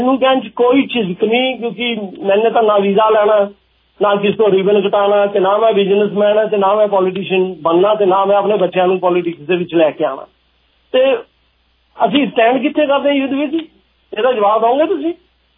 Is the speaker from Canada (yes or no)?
yes; Canada; ਦੇਖੋ ਹੁਣ ਮੈਂ ਕੈਨੇਡੀਅਨ ਹਾਂ